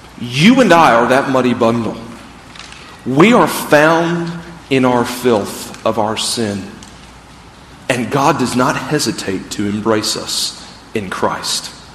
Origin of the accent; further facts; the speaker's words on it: Greenville, South Carolina, United States; one thing we learned about here that I'd never thought about growing up in Greenville were mudslides. We just don't have mudslides in South Carolina.